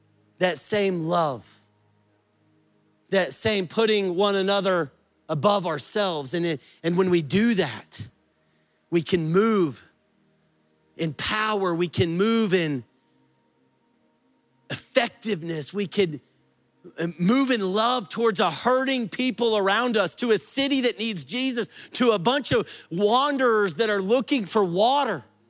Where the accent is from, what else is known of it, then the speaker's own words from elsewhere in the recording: Texas, United States; I grew up in West Texas in cattle country.